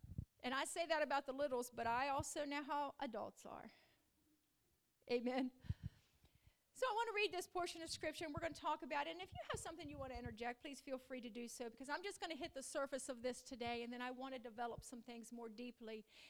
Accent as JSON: {"language": "English", "region": "Appalachia", "country": "United States", "accent": "hillbilly", "said": "I know my hillbilly accent."}